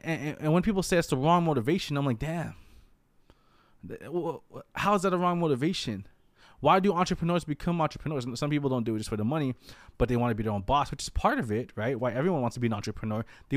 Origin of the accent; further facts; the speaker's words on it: Philippines; I'm Filipino, right? I'm Filipino, and a lot of people in the Filipino community, in the U.S., and around the world, to be honest, become nurses.